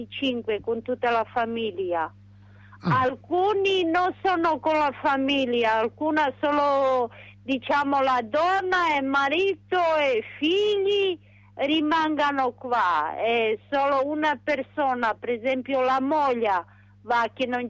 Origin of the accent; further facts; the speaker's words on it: Bergamo, Lombardy, Italy; born there; now in Rome, Italy; Sì, sono nata a Bergamo.